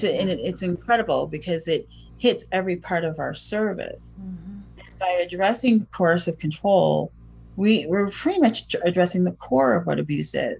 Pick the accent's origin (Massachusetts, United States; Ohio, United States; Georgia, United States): Massachusetts, United States; Boston; born there; I was born in 71 in Boston, Massachusetts.